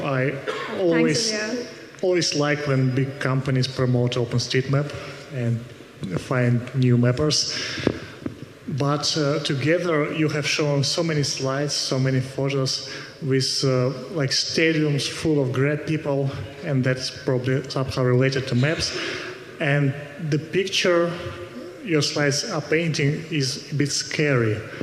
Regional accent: Russia; from Russia.

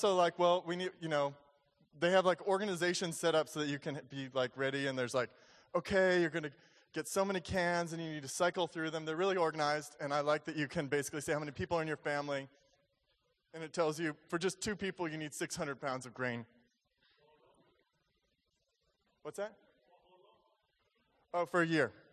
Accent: Seattle, Washington, United States; now in New York, United States; So I'm from Seattle before I lived in New York, and so I've been in a few earthquakes.

